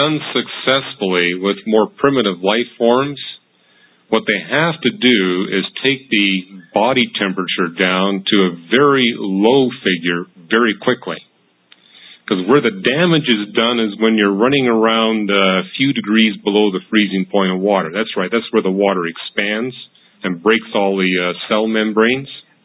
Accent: Canada; Well, I'm from Canada.

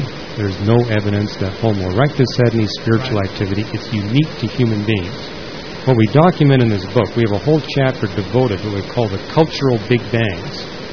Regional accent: Canada; I mean, I grew up in Canada.

